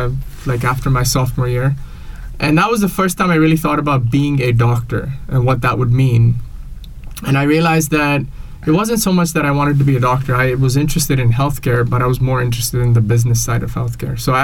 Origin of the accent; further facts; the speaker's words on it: India; I grew up in India.